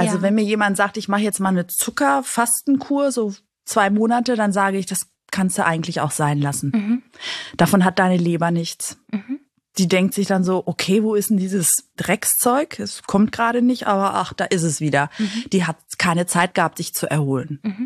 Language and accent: German; Greece; Nicht nur ich als Griechin, weil ich bin ja, also in Griechenland wird ja nur gegessen. Man kommt zusammen und isst. Mhm. So bin ich auch groß geworden.